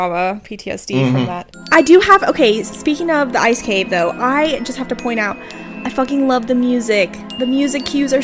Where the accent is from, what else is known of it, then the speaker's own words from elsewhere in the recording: United States; And I'm just, obviously, I'm from the United States.